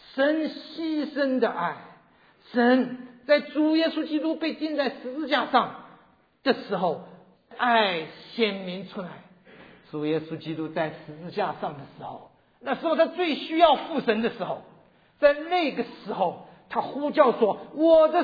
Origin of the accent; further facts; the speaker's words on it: China; 全场200多个人，只有我一个中国人。